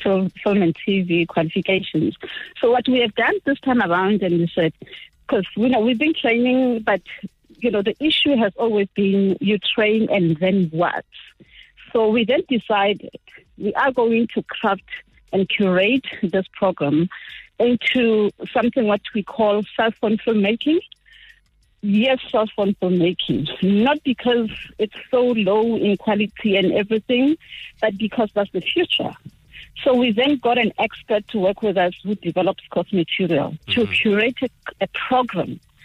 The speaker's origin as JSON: {"language": "English", "town": "Ramojaji", "region": "Limpopo", "country": "South Africa", "lives_now": "Tzaneen, South Africa", "said": "Yes, I'm in Tzaneen, originally from Ramojaji, Block 5. But I'm here because I work from Tzaneen."}